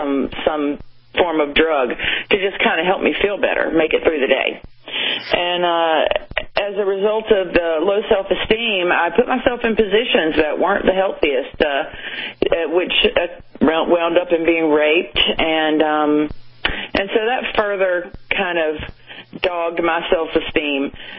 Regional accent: Wilmington, North Carolina, United States; born or raised there

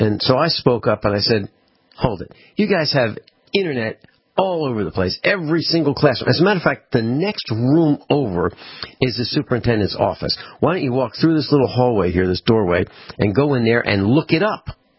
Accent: East Coast, United States; because I'm from the East Coast, we have a long driveway

